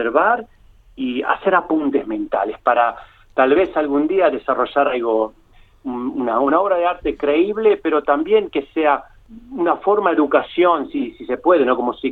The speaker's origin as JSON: {"language": "Spanish", "country": "Uruguay", "also_born_or_lived": "several countries", "said": "yo me siento uruguayo, sí, pero cuando escribo trato de ser más universal, cosmopolitano, digamos, porque soy así, digamos, he viajado mucho, he vivido en diferentes países"}